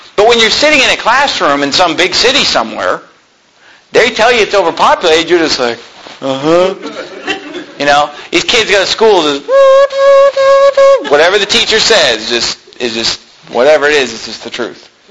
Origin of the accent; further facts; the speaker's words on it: Sacramento, California, United States; because I was born and raised in Sacramento.